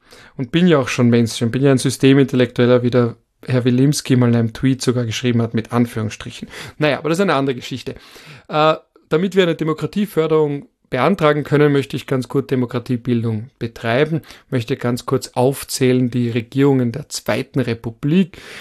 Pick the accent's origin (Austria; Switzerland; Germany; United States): Austria; Vorarlberg; Und na, ich komme ich auch aus Vorarlberg.